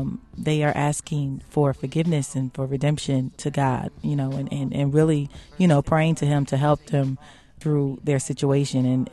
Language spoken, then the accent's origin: English; Philadelphia, Pennsylvania, United States; Oh, I mean, it's very much reflected in it. I grew up in the Philly scene. I was about 13 or 14 singing in the Black Lily when I was younger.